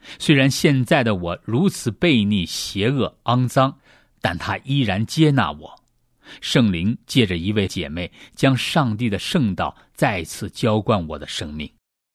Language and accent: Chinese; Weifang, Shandong, China; 我的老家在山东潍坊，父母都是虔诚的基督徒。